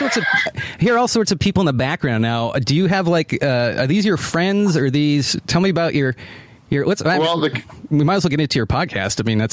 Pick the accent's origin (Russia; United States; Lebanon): United States; Boston, Massachusetts; I mean, I'm from the Boston area.